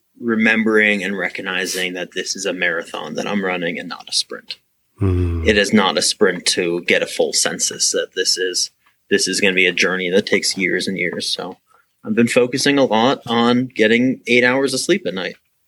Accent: Youngstown, Ohio, United States; even though I grew up in Youngstown, I was able to get my family to move out here as well.

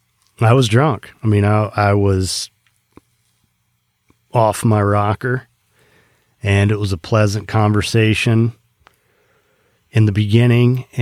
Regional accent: Indiana, United States; now in West Palm Beach, United States; I grew up in Indiana, so, you know, I came to the facility here in West Palm Beach, where I've been ever since.

